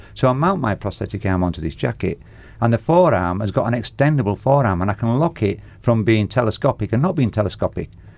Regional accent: Leeds, Yorkshire and the Humber, United Kingdom; So we went back to my hometown in Leeds, which is in Yorkshire in the north of England.

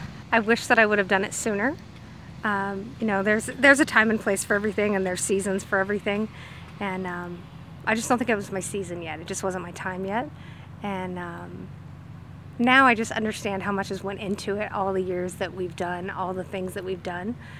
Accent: Conroe, Texas, United States; We are from Conroe, Texas.

